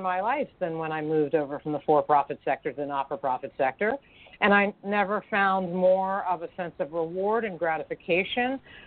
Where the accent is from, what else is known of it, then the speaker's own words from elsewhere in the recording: Ireland; A, because I'm Irish, and storytelling is part of my genes.